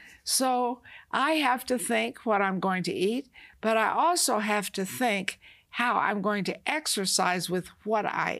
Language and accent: English; the South, United States; I was raised in the South. You know, we fried chicken.